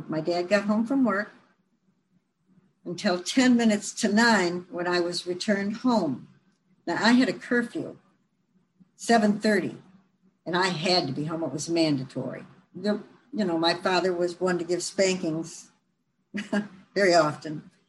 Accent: Novi, Michigan, United States; also born or lived in Detroit; Now, I was born in Detroit in 1949, but I grew up in the rural village of Novi, Michigan. I'm a country girl. I'm still a country girl.

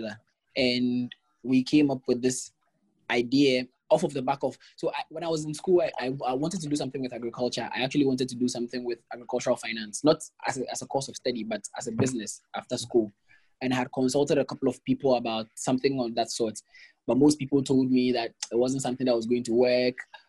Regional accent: Ghana; you're not allowed to raise money on GoFundMe as a Ghanaian.

